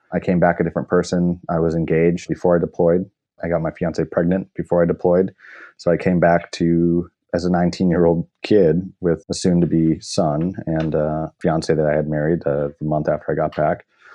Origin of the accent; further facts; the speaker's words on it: Sheboygan, Wisconsin, United States; But originally, I'm from Sheboygan, Wisconsin. I had a pretty nice childhood growing up, hanging out on my friend's farms, riding bikes around, hanging out by Lake Michigan. It was a really nice place to grow up.